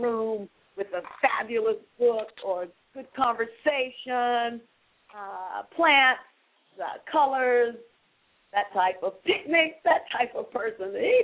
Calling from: Atlanta, Georgia, United States; I'm calling from Atlanta, Georgia.

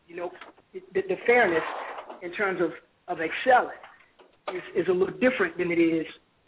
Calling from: Virginia, United States; and I'm calling from Virginia.

